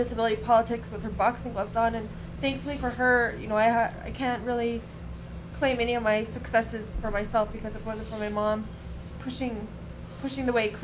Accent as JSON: {"language": "English", "town": "Fairbanks", "region": "Alaska", "country": "United States", "said": "I'm from Fairbanks, Alaska. I work for the University of Alaska Fairbanks as a faculty member."}